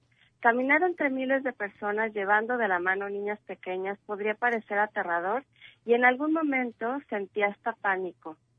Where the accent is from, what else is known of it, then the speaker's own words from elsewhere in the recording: Guadalajara, Jalisco, Mexico; Así somos los tapatíos.